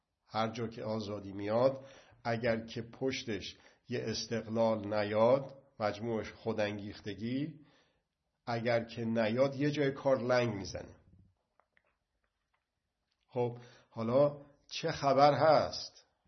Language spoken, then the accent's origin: Persian; Iran; اون وقت بر من رواست به عنوان یک ایرانی